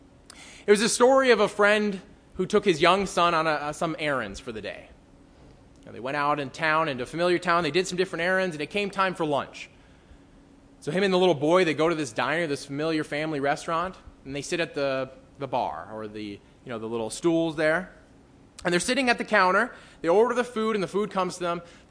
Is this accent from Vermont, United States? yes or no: no; North Dakota, United States; I come from North Dakota. People love entertainment, and there's just not a lot to do there.